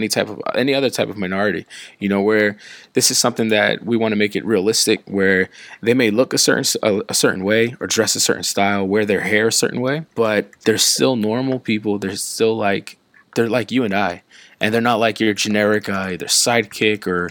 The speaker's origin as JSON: {"language": "English", "town": "Philadelphia", "region": "Pennsylvania", "country": "United States", "said": "I'm from Philadelphia. So growing up there, Philadelphia is a big melting pot."}